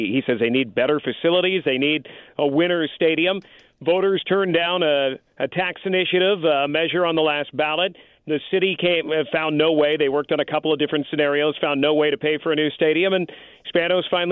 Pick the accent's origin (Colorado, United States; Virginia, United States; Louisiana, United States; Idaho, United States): Colorado, United States; Denver; I come from Denver, so I have at least I went to school there.